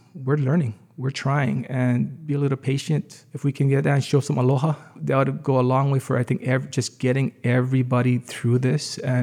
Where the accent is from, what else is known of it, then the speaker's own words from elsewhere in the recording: Hawaii, United States; we also realize that we're all from Hawaii.